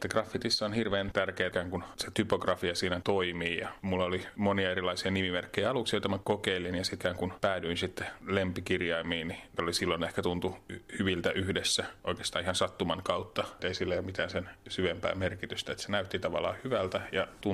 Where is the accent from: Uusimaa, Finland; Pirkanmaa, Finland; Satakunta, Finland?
Uusimaa, Finland; Helsinki; koska sielläpäin Helsinkiä, mistä mä oon kotoisin, niin siellä niin oli ensimmäisiä niin graffitimaalaajia Suomessa